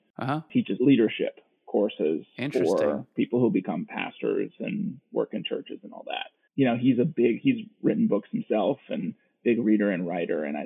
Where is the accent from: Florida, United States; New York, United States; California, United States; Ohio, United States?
Florida, United States; also born or lived in Midwest; I grew up mostly in Florida and in the Midwest.